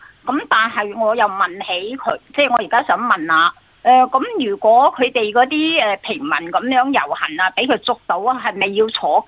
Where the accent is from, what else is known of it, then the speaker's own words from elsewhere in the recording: Guangzhou, Guangdong, China; 我咧就唔係嚟自香港啦，我嚟自係廣州。